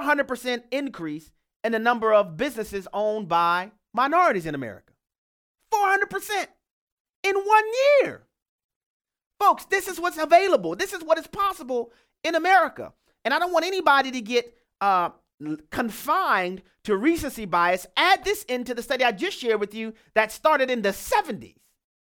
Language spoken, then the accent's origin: English; Louisiana, United States; We'll go next to Louisiana, my home state, where Kevin is on the line.